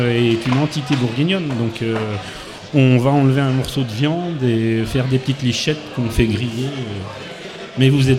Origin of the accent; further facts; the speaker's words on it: Mauritius; Mais quand on est mauricien, on va en vacances chez des mauriciens.